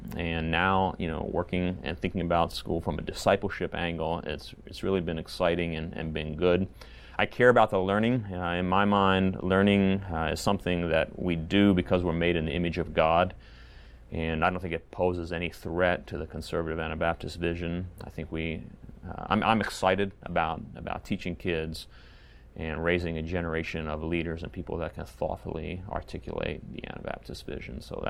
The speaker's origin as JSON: {"language": "English", "town": "Lynchburg", "region": "Virginia", "country": "United States", "tie": "born or raised there", "also_born_or_lived": "Lancaster", "said": "I grew up in the Lynchburg, Virginia area. Lived there from 1979 to about 2000. Grew up there, went to church there, had a great experience, Bethel Mennonite Church"}